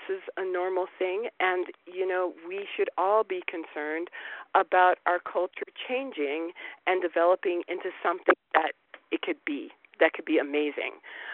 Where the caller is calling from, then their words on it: Rutland, Vermont, United States; So, again … I'm calling from Rutland, Vermont.